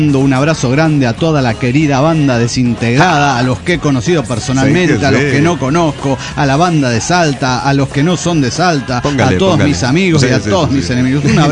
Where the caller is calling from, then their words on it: Hidalgo del Parral, Chihuahua, Mexico; de Parral, Chihuahua, México.